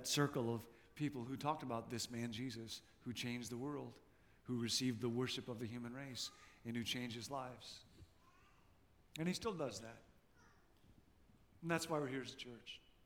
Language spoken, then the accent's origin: English; Rockford, Illinois, United States; A number of years ago, I went back to my hometown. I'm from Rockford, Illinois.